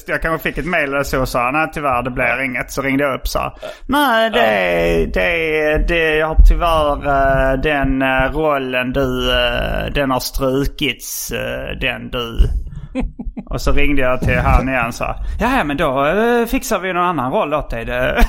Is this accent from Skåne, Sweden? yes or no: yes; Skåne, Sweden; Eftersom jag är uppvuxen i Skåne så hör jag den oftare på skånska.